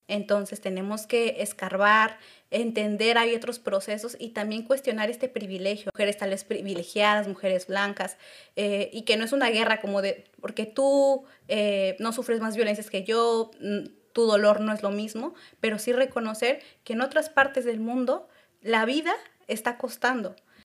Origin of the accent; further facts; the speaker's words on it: Mexico; now in Seville, Spain; yo estaba buscando aquí en Sevilla como un lugar donde sentirme en casa. Para los radioescuchas, yo soy de México, al igual que Antonia.